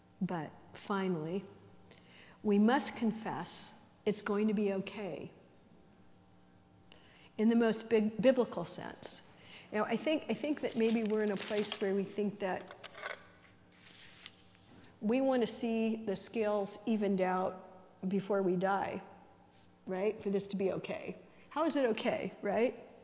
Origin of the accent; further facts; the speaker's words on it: United States; See, I'm American.